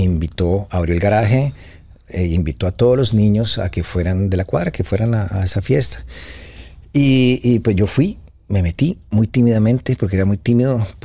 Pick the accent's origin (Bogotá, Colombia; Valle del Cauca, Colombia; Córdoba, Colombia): Valle del Cauca, Colombia; Cali; Soy de Cali, Colombia, una ciudad salsera, donde todo el mundo baila, donde no hay plata, pero siempre estamos